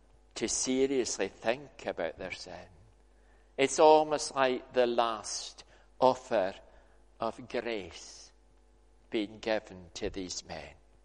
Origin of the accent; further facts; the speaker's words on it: Scotland, United Kingdom; you can't, as a Scot, not mention that in the course of a sermon, because we like Eric Liddell, don't we?